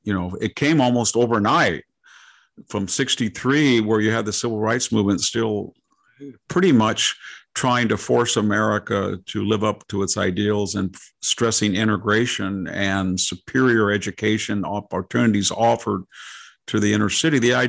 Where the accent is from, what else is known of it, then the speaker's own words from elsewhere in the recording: California, United States; I grew up in California.